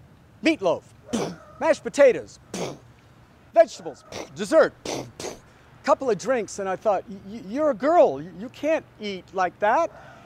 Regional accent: Virginia Beach, Virginia, United States; I grew up in Virginia Beach, Virginia, a little after the Civil War. Actually the 1950s, but the principle is the same, because growing up in that part of Virginia, Tidewater, womanhood was sacrosanct.

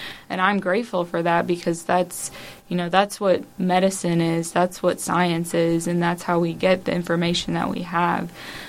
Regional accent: Little Rock, Arkansas, United States; Okay, so I'm originally from Little Rock, but when I was looking for a college to go to, I wanted something that was a little bit farther away from home, but not too far

